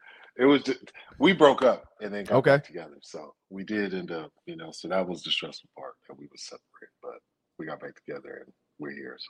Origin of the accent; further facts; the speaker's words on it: Charlotte, North Carolina, United States; born there; I was born in Charlotte. Both my parents went to high school out there.